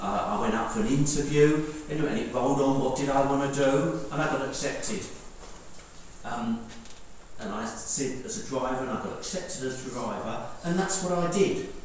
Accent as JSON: {"language": "English", "region": "London", "country": "United Kingdom", "said": "I'm a Londoner."}